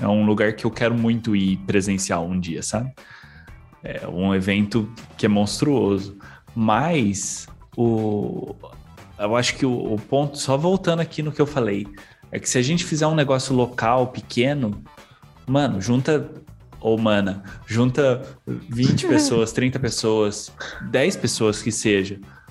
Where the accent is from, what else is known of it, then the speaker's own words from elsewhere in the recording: Araraquara, São Paulo, Brazil; eu sou de Araraquara, tá? E eu sou pé vermelho também.